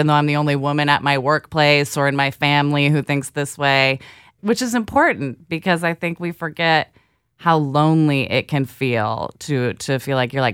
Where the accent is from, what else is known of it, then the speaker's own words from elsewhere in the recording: Portland, Oregon, United States; But I figured growing up in Portland, Oregon, just like counted towards me.